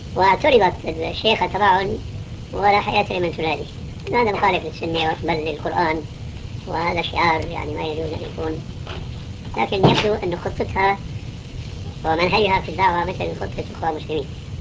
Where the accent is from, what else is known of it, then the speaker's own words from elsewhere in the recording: Damascus, Damascus Governorate, Syria; فكما يقولون عندنا في الشام